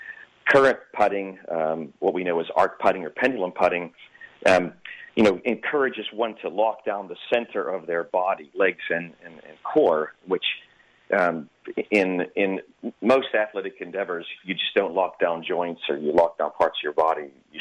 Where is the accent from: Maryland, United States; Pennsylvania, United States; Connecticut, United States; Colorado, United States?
Pennsylvania, United States; As a young person, we played a lot of sports. I grew up in Western Pennsylvania, and certainly golf was probably my favorite.